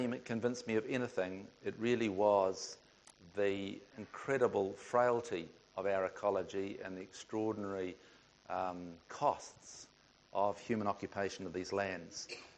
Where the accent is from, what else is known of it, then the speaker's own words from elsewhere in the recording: New Zealand; as a historian and I guess as a New Zealander from doing this theme